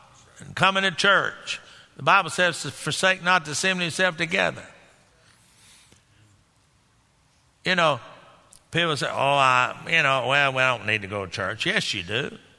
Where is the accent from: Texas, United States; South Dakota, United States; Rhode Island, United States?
Texas, United States; Garland; We grew up together there in Garland